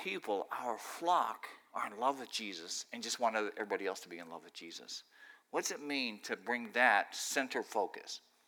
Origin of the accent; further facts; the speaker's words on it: Philadelphia, Pennsylvania, United States; I'm from Philly, and I preach a lot in Philly and South Jersey